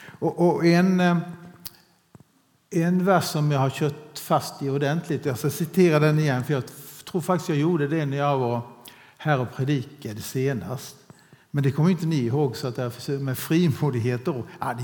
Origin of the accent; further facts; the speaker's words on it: Toftryd, Sweden; Jag var i Toftryd. Jag är uppvuxen i Toftryd. Några av er kanske vet det.